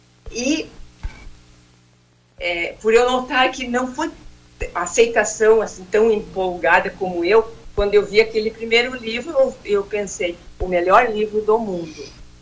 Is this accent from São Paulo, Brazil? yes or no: no; Rio Grande do Sul, Brazil; now in Rorainópolis, Brazil; eu sou natural do Rio Grande do Sul, estou aqui nesta região maravilhosa da Amazônia, Roraima, na cidade de Rorainópolis, há mais de 23 anos, quase 24 anos.